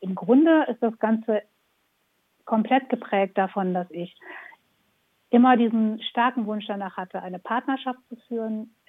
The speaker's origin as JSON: {"language": "German", "town": "Ibbenbüren", "region": "North Rhine-Westphalia", "country": "Germany", "said": "ich komme aus Ippenbüren, das ist Nordrhein-Westfalen"}